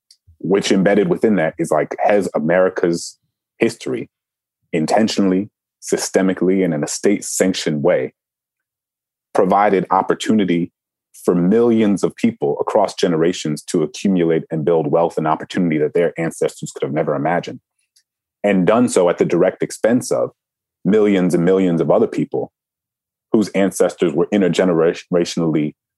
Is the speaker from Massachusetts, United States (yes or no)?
no; Louisiana, United States; the fact that I grew up in Louisiana surrounded by Confederate iconography, that on my way to school, I drove down Robert E. Lee Boulevard to get to school